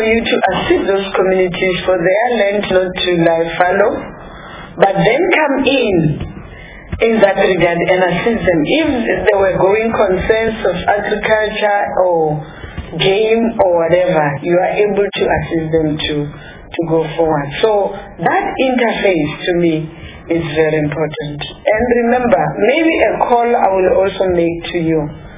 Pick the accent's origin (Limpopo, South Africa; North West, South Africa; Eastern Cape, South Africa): Limpopo, South Africa; I'm from Limpopo